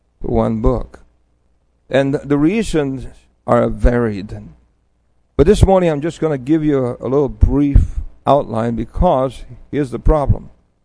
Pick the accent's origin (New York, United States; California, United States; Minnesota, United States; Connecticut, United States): New York, United States; New York City; For I grew up in New York City, and we didn't know what a haystack was.